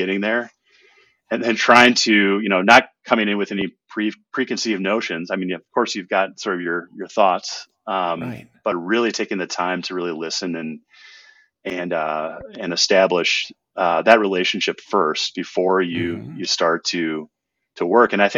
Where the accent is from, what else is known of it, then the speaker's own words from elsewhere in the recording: Minnesota, United States; And my wife, who's from Alaska originally, and I'm from Minnesota